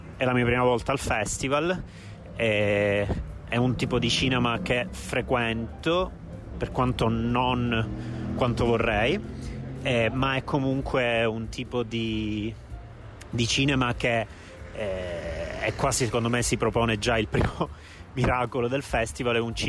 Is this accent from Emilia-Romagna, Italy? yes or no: no; Sicily, Italy; Io da siciliano riconosco